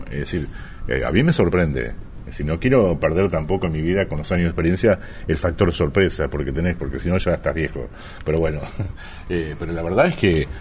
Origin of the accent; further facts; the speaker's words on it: Argentina; como somos argentinos y tenemos el grado de picardía latente